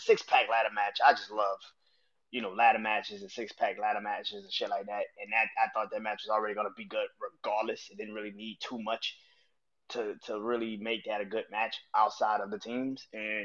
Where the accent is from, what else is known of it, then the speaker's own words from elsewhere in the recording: Southern United States, United States; I'm from the South, man.